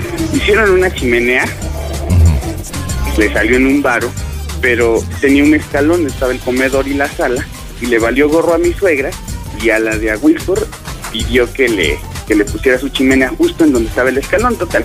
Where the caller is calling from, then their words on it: Mexico City, Mexico; Pues estamos acá en la Gustavo Madero.